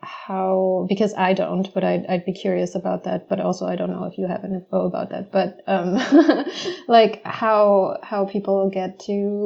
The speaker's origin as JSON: {"language": "English", "country": "Germany", "tie": "born or raised there", "second_language": "English", "said": "I grew up in Germany and I am German"}